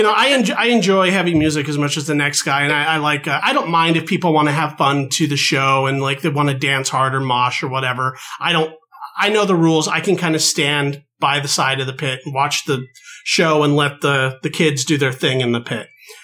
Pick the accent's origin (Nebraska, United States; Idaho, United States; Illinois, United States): Idaho, United States; Pocatello; I went home and visited my folks in my hometown of Pocatello, Idaho.